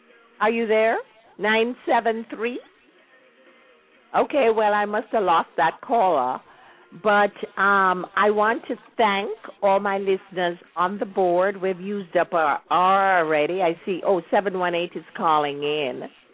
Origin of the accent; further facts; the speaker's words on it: Kingston, Jamaica; when I was growing up in Kingston and someone say, you must have come from Moko